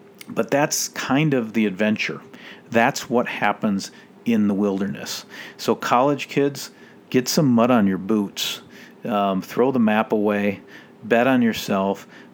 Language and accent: English; Edina, Minnesota, United States; I'm from Edina, so I when I get in a fight, it's more like dad wrestling.